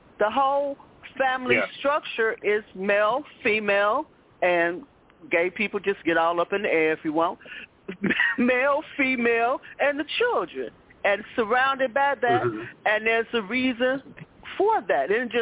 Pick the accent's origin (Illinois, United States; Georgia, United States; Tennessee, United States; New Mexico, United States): Illinois, United States; Chicago; I grew up in Chicago housing and projects, which was predominantly female residents, okay?